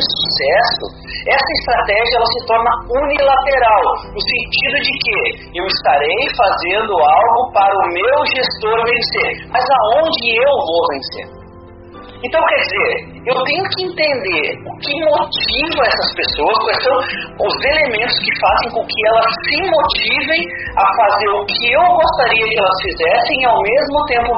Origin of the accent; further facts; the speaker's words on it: Brazil; como eu vim do Brasil, né, o Brasil ele tem um tamanho continental